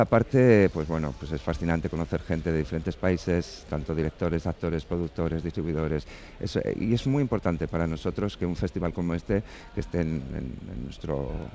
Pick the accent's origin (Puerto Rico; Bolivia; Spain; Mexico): Spain; Basque Country; nosotros como vascos que somos